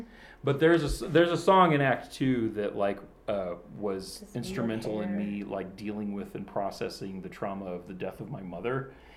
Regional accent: Texas, United States; Growing up in Texas, I got those same assumptions.

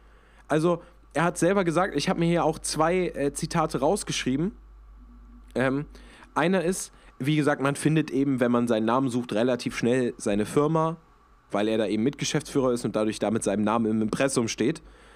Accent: Bremen, Germany; ja, an der Stelle muss ich natürlich jetzt auch als Bremer eine Lanze fürs Weserstadion brechen.

